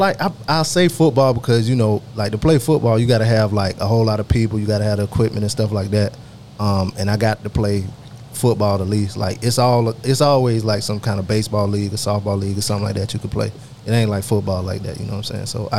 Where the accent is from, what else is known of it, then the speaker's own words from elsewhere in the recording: Darlington, South Carolina, United States; I'm from the big city of Darlington, South Carolina.